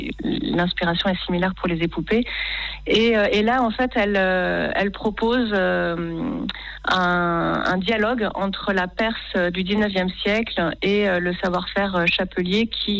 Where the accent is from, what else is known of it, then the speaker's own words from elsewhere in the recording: Occitanie, France; ce qui se passe chez nous en Quercy-Caussadais